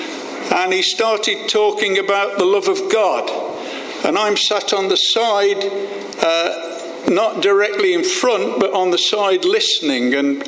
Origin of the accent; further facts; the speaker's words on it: Coventry, West Midlands, United Kingdom; accent: Midland; I have a Midland accent and I was born and bred in Coventry, Warwickshire, during the devastating Blitz of the last war. The eldest of four.